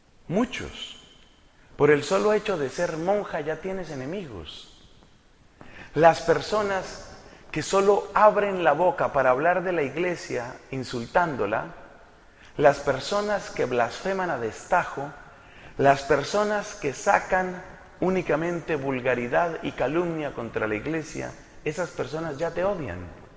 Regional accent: Colombia; Y yo no he hecho nada, pero soy colombiano.

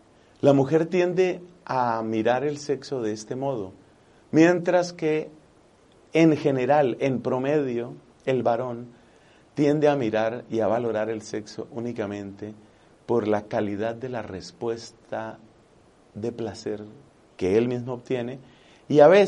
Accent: Colombia; en mi país, en Colombia

